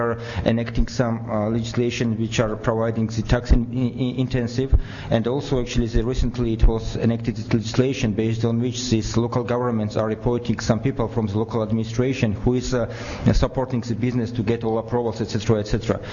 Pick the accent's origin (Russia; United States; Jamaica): Russia; English is a second language; I'm from Russia.